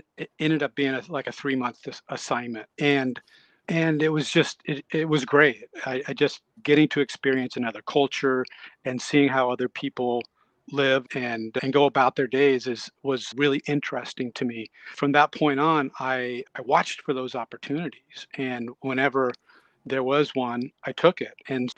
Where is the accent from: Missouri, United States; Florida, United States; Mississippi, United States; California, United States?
Missouri, United States; Kansas City; So it all started, I grew up in the Midwest, Kansas City, Missouri.